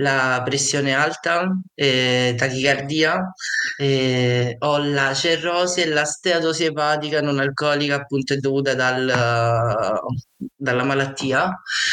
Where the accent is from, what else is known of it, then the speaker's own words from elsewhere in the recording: Messina, Sicily, Italy; perché io sono di Messina